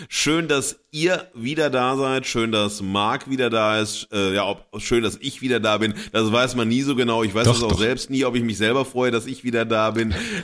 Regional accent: Xanten, North Rhine-Westphalia, Germany; ganz in der Nähe da, wo ich groß geworden bin, in Xanten am Niederrhein.

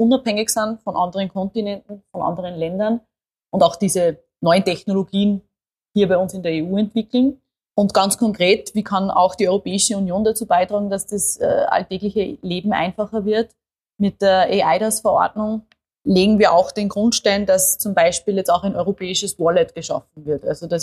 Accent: Upper Austria, Austria; ich komme aus Oberösterreich. Wir haben gemeinsam, dass wir beide Mühlviertler sind. Bin 29 Jahre alt

